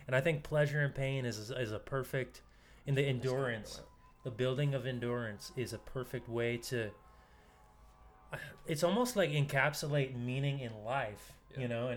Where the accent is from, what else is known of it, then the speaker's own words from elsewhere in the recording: East Coast, United States; also born or lived in California; I'd spent time living in California. I grew up on the East Coast.